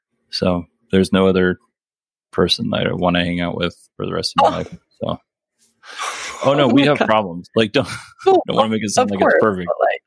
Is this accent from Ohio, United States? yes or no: no; Alaska, United States; No, I'm from Alaska.